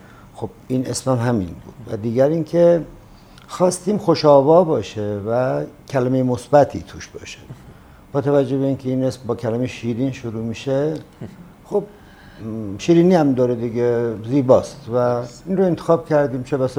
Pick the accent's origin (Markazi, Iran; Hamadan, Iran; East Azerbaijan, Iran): Markazi, Iran; ما اصالتا بچه استان مرکزی هستیم، یکی از روستاهای استان مرکزی،